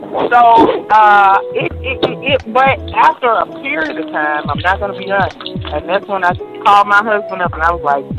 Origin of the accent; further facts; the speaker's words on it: Mississippi, United States; You know, and I grew up in Mississippi, so I'm used to well. We had well in Mississippi, you know.